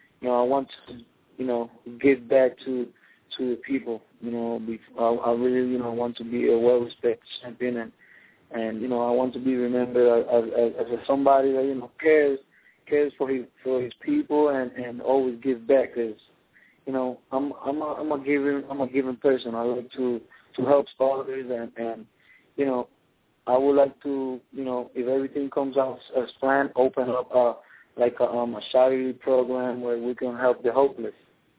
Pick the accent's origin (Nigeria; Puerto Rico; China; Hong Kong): Puerto Rico; English is a second language; Since I was little, growing up in Puerto Rico